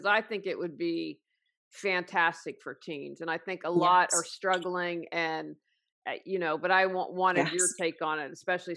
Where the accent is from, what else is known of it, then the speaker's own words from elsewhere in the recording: West Virginia, United States; So the state in America where I grew up is in West Virginia